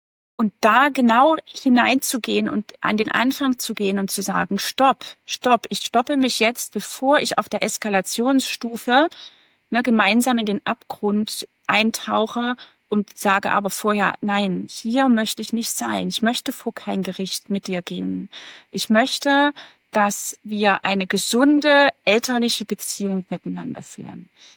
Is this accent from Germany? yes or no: yes; Radebeul, Saxony, Germany; Ich komme aus Radebeul, das ist bei Dresden.